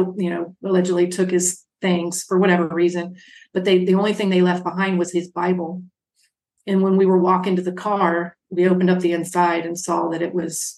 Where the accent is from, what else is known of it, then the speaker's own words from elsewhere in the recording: East Coast, United States; moved away as an adult; So in 2000, I grew up on the East Coast, and in 2000, I moved to Colorado. Okay. For a job.